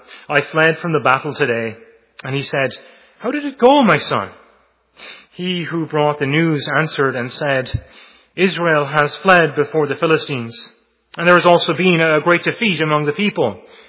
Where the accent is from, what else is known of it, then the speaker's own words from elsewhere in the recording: Ireland; growing up in Ireland